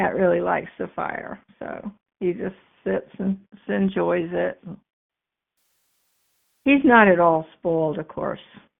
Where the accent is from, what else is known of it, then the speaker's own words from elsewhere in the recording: Kirkland, Washington, United States; Well, actually, I'm from Kirkland, so he might not know what I meant.